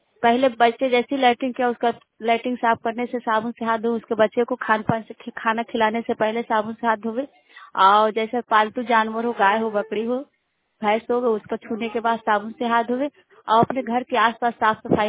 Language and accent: Hindi; Chhatiya, Bihar, India; पंचायत छतिया नवादा जिला हिसुआ प्रखंड के रहने वाली हूँ।